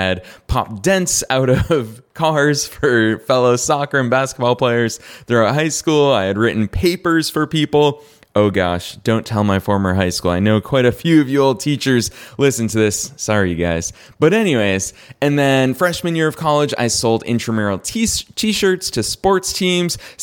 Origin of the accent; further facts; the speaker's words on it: Massachusetts, United States; So I went to college just outside of Boston, Massachusetts, really close to my hometown.